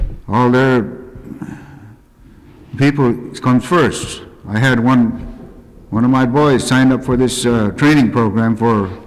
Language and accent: English; Alaska, United States; Now, I was raised up on the Yukon, and I enrolled to the town of Beaver.